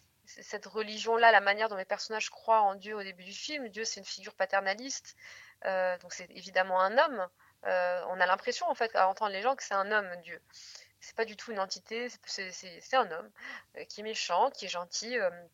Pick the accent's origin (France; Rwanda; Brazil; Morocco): Morocco; also born or lived in China; moi, j'ai grandi au Maroc, notamment en Chine